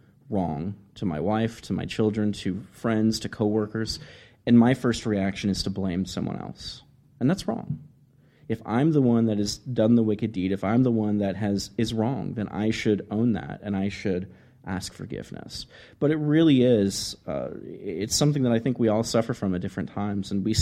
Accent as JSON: {"language": "English", "region": "Texas", "country": "United States", "said": "I mean, I'm from South Texas. We have droughts in Texas."}